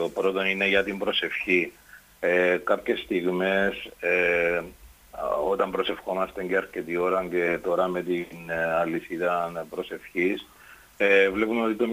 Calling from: Paralimni, Famagusta District, Cyprus; είμαι από Παραλίμνη.

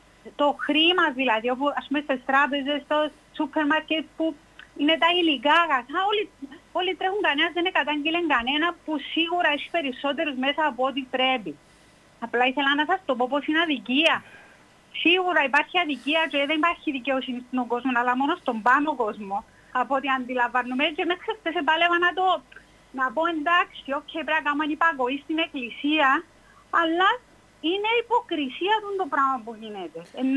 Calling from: Nicosia, Nicosia District, Cyprus; είμαι από Λευκοσία.

